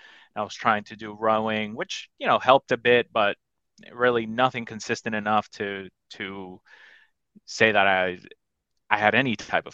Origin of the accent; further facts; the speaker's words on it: New Jersey, United States; I'm from New Jersey, Northern Jersey. Been here all my life.